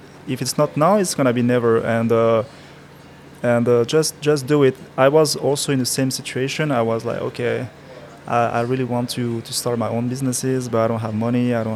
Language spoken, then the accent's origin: English; Cameroon; Like, as I said, I'm from Cameroon, so I know what is it to save things or to not have everything that you want.